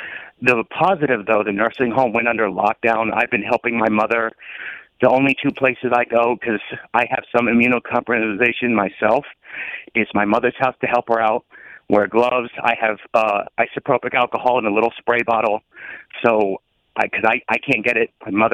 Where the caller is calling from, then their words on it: Rockville, United States; Hello, this is … from Rockville.